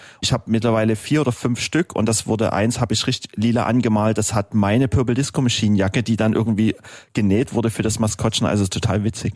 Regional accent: Dresden, Saxony, Germany; Ich als Dresdner, das passt doch perfekt.

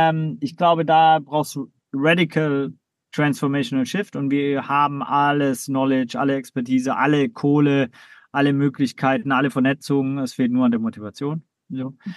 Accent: Baden-Württemberg, Germany; ich bin aus dem Schwabenländle, da war immer das Auto das Statussymbol

